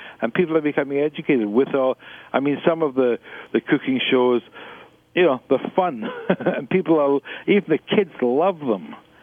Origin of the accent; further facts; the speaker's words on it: United Kingdom; now in Canada; But when we come from Britain, and in the UK, you were never more than 70 miles away from the sea, no matter where you lived there.